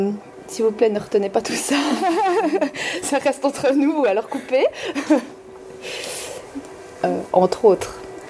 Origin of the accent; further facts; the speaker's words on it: Sion, Valais, Switzerland; Alors, dans mon enfance, j'ai vécu en Valais, plus particulièrement à Sion. Oui, j'ai passé toute mon enfance là-bas avant de venir dans le canton de Vaud.